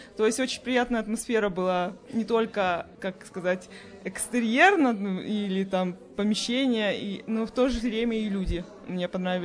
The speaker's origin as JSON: {"language": "Russian", "town": "Yekaterinburg", "region": "Sverdlovsk Oblast", "country": "Russia", "said": "я из Екатеринбурга, как и все наше сообщество."}